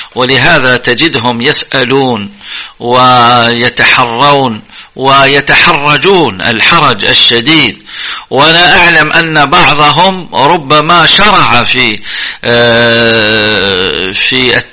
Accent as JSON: {"language": "Arabic", "country": "Algeria"}